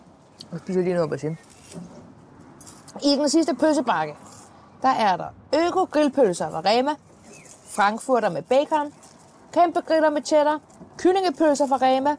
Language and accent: Danish; Copenhagen, Capital Region of Denmark, Denmark; jeg er jo fra København. Jeg har ikke den store landbrugserfaring.